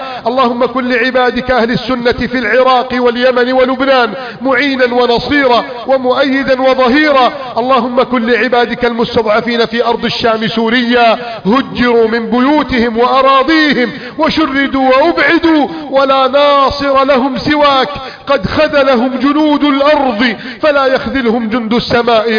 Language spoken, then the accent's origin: Arabic; Egypt; واجعل بلدنا مصر أمنا أمانا سخاء رخاء